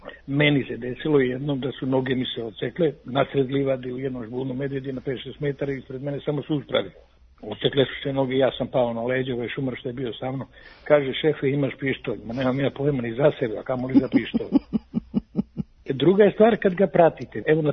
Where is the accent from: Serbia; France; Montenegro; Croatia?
Serbia; Kraljevo, Šumadija and Western Serbia; now in Tara, Serbia; Iz Kraljeva sam.